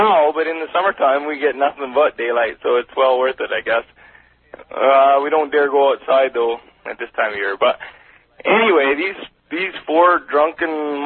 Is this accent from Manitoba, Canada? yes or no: no; Moose Jaw, Saskatchewan, Canada; I'm from Moose Jaw, Saskatchewan, Canada, which is fairway south from here, about 1,100 kilometers south of here.